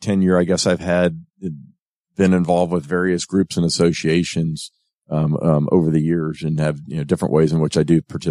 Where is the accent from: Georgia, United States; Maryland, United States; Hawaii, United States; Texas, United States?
Georgia, United States; Atlanta; I was raised here in Atlanta. And went to high school here for a number of years before we moved away.